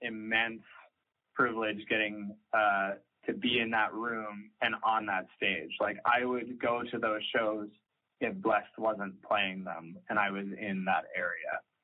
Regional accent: Saskatoon, Saskatchewan, Canada; I'm from Saskatoon originally. Mitch is from Mission. Like, we're just from these small cities and provinces in Canada.

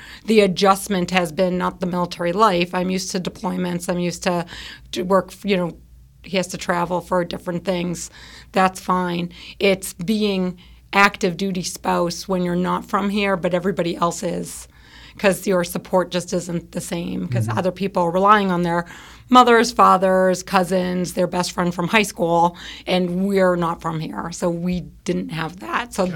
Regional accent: Boston, Massachusetts, United States; But yeah, born and raised in Boston, so I'm a Red Sox fan, which makes me, you know, sometimes not popular, but I stand by it.

